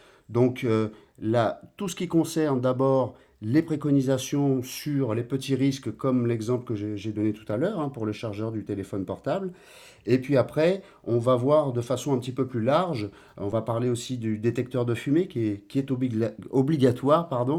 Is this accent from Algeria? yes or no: no; Guadeloupe; born there; Moi, je suis Guadeloupéen de naissance, donc j'ai toujours eu le cœur entre les deux îles.